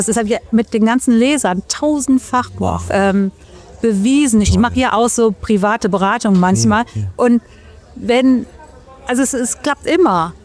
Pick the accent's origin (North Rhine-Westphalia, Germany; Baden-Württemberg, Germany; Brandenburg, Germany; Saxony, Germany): North Rhine-Westphalia, Germany; Bonn; born there; Aber geboren bin ich in Bonn und da lebe ich ja auch immer noch. Und meine Freunde, ich bin so deutsch, wie man nur deutsch sein kann.